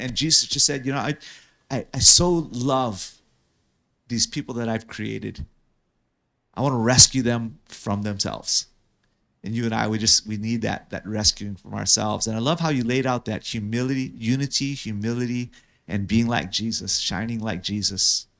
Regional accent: New York City, New York, United States; I came from New York City, lived a block off Times Square

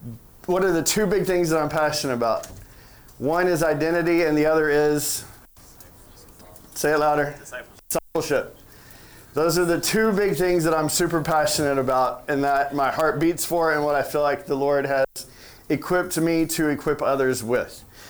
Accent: Arkansas, United States; moved away as an adult; now in Taiwan; I'm originally from Arkansas, which is in the United States.

